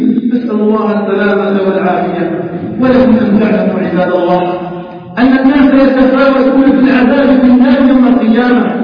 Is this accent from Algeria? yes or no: yes; Algeria; اللهم اجعل بلدنا الجزائر آمنا مطمئنا وسائر بلاد